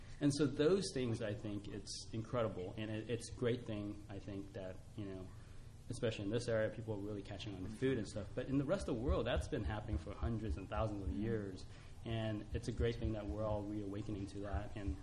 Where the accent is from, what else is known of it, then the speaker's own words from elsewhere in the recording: California, United States; I mean, I grew up here in California, Central California, and... you know, within my family, I'm actually of Asian descent